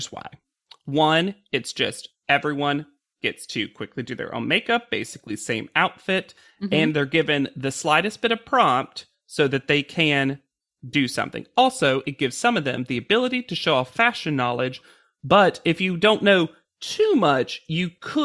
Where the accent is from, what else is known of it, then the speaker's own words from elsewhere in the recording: the South, United States; as a Southerner, do I think Southerners are better people? Yes.